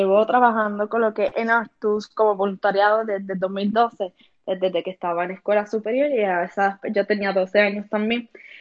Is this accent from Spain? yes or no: no; Mayagüez, Puerto Rico; yo soy de Mayagüez